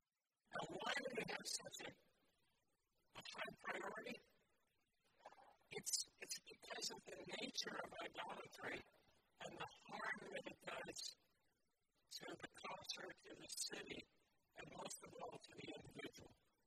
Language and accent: English; New York City, New York, United States; I grew up in the Big Apple.